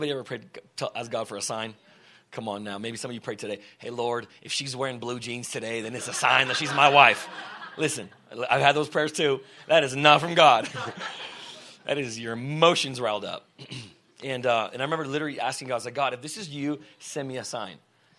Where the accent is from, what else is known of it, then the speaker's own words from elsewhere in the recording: Moldova; growing up in Moldova. Sure, it wasn't extreme poverty, but we lived in poverty